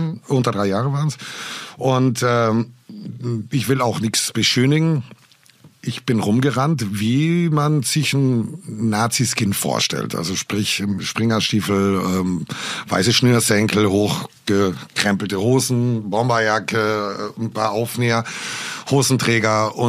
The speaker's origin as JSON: {"language": "German", "region": "Trentino-Alto Adige", "country": "Italy", "said": "Wir haben als Südtiroler einen ganz anderen Umgang, weil wir auf italienischem Staatsgebiet sind"}